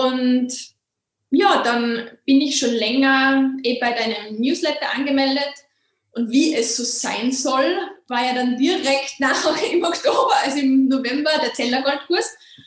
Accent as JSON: {"language": "German", "region": "Salzburg", "country": "Austria", "said": "Ich komme aus Salzburg in Österreich. Ich bin 33 Jahre alt"}